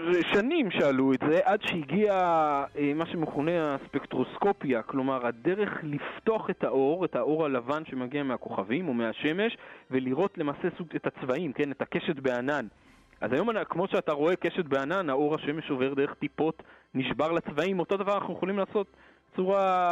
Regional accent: Kfar Saba, Central District, Israel; born there; אנחנו, לא יודע, אני נולדתי בכפר סבא, אז אני...

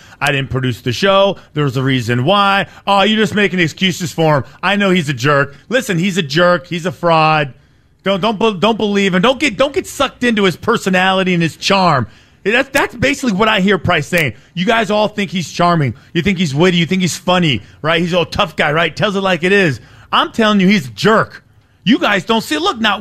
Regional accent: West Coast, United States; forgive me because I grew up on the West Coast. I was not following him when he played for the A's or with the Red Sox.

